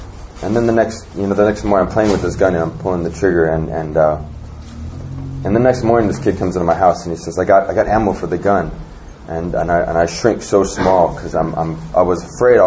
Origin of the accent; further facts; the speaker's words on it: Anchorage, Alaska, United States; I'm from Anchorage, Alaska.